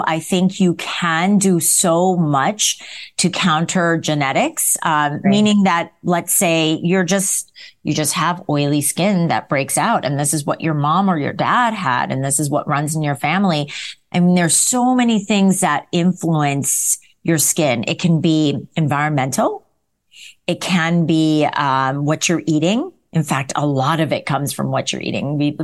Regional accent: New York, United States; I'm a New Yorker, as we discussed earlier.

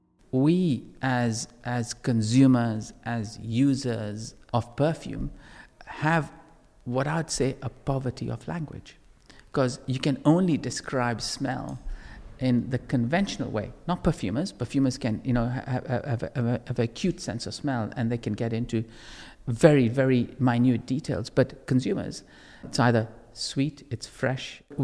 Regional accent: Kenya; I was born and brought up in Kenya and on a farm, and my parents were sawmillers and farmers

